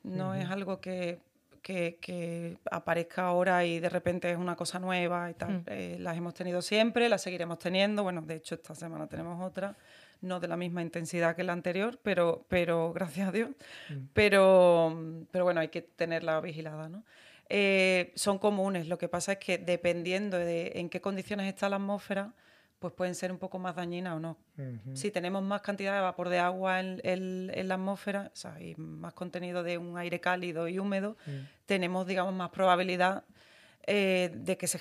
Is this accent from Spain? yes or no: yes; Marchena, Andalusia, Spain; yo soy original de Marchena, de un pueblo de la campiña sevillana, y estudié ciencias ambientales